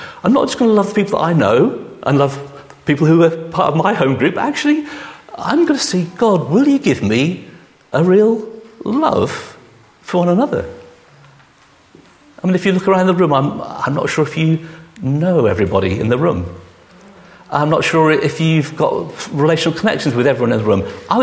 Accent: East of England, United Kingdom; I in my teenage years, I grew up in Norfolk.

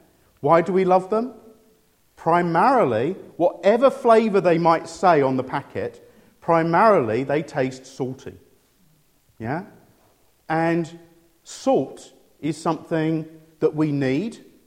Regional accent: United Kingdom; I'm British. I hold a British passport. Wherever I am in the world, I'm British.

